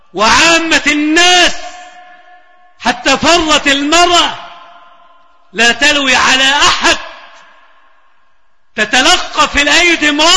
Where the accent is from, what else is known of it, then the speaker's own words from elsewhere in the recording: Egypt; لكن عندنا في مصر انفصل الصغار عن الكبار